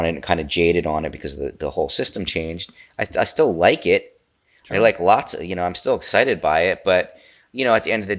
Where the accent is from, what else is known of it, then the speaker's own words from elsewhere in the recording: United States; not like you're German, I'm an American.